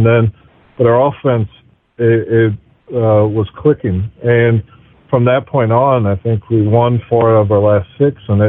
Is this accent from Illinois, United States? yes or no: yes; Illinois, United States; I am 39. I'm from Illinois.